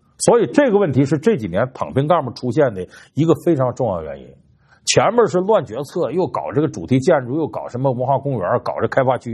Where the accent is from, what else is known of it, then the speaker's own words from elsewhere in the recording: Northeast China, China; 我既然是东北那片土地出生的，